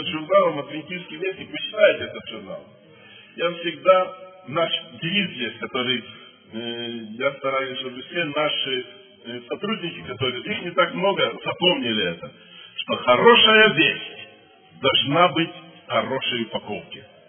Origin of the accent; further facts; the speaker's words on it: Belarus; moved away as an adult; now in Moscow, Russia; а мы жили в Беларуси, я родом из Белоруссии. Я всю свою жизнь прожил в Белоруссии. И только в 2000 году я был призван на служение в Москву